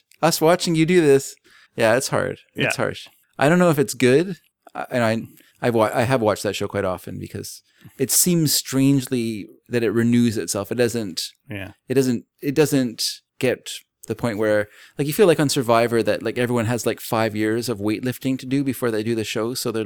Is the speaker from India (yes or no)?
no; United States; And I fell for it because I'm American.